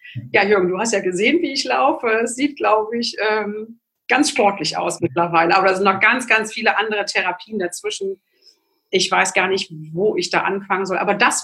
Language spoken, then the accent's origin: German; Magdeburg, Saxony-Anhalt, Germany; born there; ich komme gebürtig aus Magdeburg